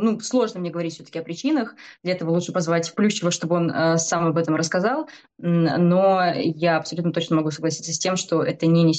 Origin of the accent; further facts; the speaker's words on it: Leningrad Oblast, Russia; я не из Петербурга, на самом деле, я из довольно маленького города в Ленобласти